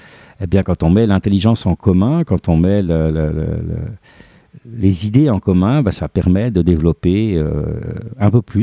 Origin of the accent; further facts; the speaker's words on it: Switzerland; On le voit chez nous en Suisse avec les trois langues nationales, quatre, parce qu'il y a encore le romanche